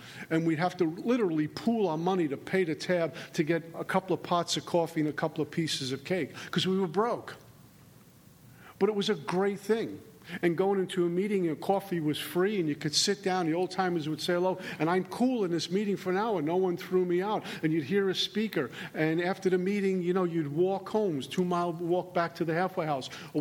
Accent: New York, United States; because I'm from New York. You don't trust anything but the money in your pocket

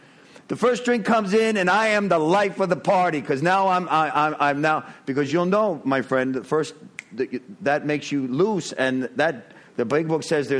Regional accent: New York, United States; I'm Italian. I'm from New York.

